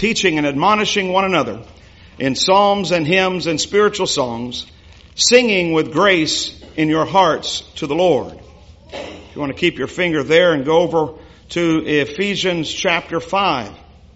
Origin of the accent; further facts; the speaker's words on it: Fort Worth, Texas, United States; I am from Fort Worth, Texas.